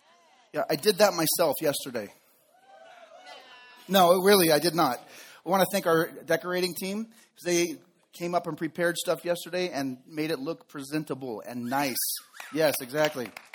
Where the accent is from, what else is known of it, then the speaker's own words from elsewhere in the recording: Golden Valley, United States; Growing up in Golden Valley, when we would play baseball or play football or play soccer, we would always go to the open field